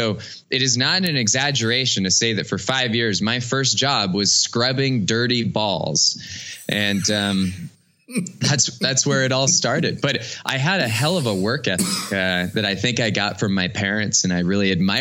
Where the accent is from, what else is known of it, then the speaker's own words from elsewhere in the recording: Cupertino, California, United States; now in Hudson, United States; I'm in Hudson, Ohio, and I grew up in Cupertino, California. Hudson is just outside of Cleveland. So, it's very different from where I grew up.